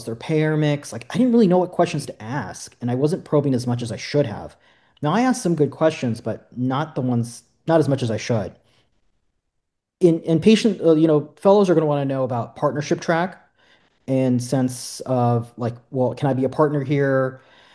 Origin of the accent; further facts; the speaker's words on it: California, United States; I'm from Southern California. I wanted to be close to Southern California, like an hour flight, day's drive, ideally.